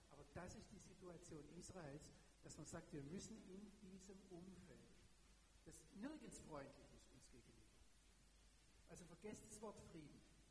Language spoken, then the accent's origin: German; Germany; Da habe ich ihm gesagt, ich komme aus Deutschland.